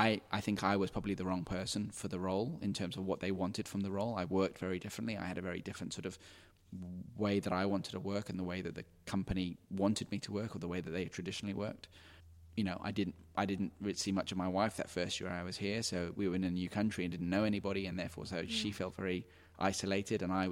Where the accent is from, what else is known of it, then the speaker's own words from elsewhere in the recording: Kenya; And growing up in Kenya, there's some amazing curries.